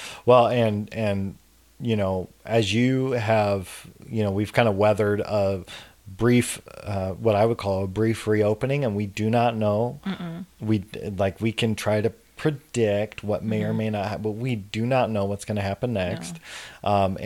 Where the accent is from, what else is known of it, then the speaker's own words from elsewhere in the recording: Salem, Oregon, United States; And being, you know, growing up in the Salem, Portland area, half of my upbringing, I, you know, have an affinity for that community.